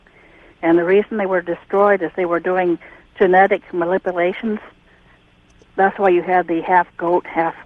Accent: Clinton, Illinois, United States; I'm from Clinton, Illinois.

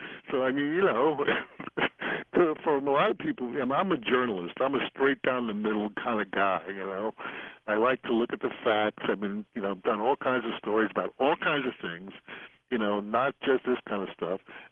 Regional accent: United States; I'm an American, you know, like everybody else lives in this country.

